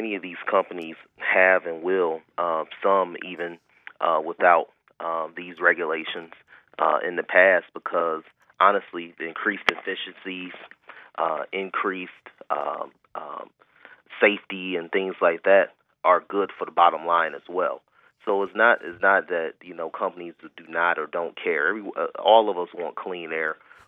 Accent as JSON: {"language": "English", "town": "Cleveland", "region": "Ohio", "country": "United States", "tie": "born or raised there", "said": "I grew up in Cleveland in the 80s and 90s"}